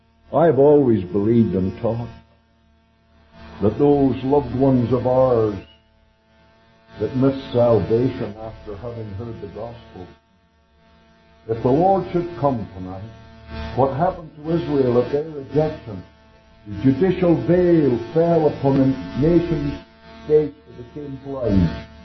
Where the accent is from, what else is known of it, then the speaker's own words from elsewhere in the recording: Canada; I'm a Canadian. Absolutely, I'm proud to be one.